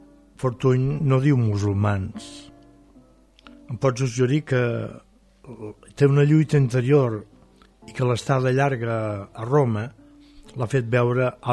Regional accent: Reus, Catalonia, Spain; com que vinc de Reus

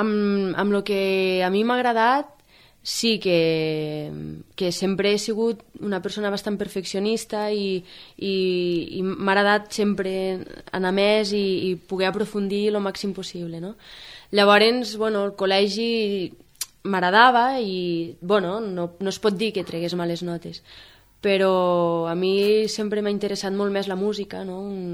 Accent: Falset, Catalonia, Spain; also born or lived in Gratallops; soc mig filla de Falset, mig filla de Gratallops, i la infantesa, la primera infantesa va ser a Gratallops i després ja vam vindre, quan tenia 3 anys o així, cap a Falset, i bueno, fins als 16-17 anys em vaig quedar aquí

